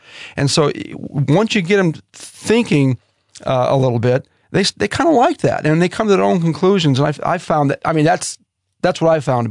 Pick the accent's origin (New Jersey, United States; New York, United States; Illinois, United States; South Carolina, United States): Illinois, United States; Chicago; I grew up in the Chicago area, not really a bastion of Christianity.